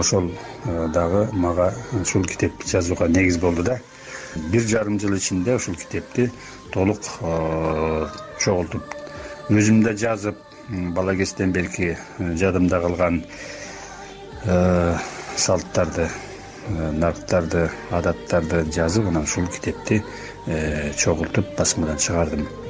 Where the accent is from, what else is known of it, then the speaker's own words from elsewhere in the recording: Jalal-Abad Region, Kyrgyzstan; Токтогул районунун Саргамыш деген алыскы тоолуу райондорунун арасында тоолуу шартта жашадым да, ошол жерде чоңойдум.